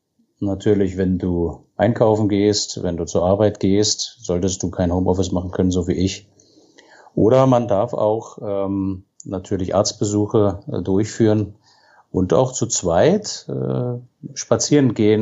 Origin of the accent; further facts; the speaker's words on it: Berlin, Germany; Meine Mutter ist Berlinerin. Ich bin in der Gropiusstadt aufgewachsen, habe dort die ersten 15 Jahre gelebt, bin dann im 15. Lebensjahr ganz in die andere Ecke gezogen, nach Heiligensee. Da war nur ein Jahr gewohnt